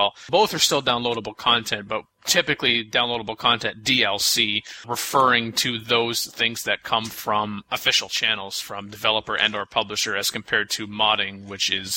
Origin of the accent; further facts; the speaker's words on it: Canada; I'm Canadian